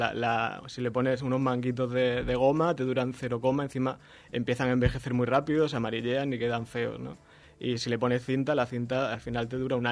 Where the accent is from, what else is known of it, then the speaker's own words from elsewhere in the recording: Extremadura, Spain; Yo soy extremeño y tengo herramientas que eran de mi abuelo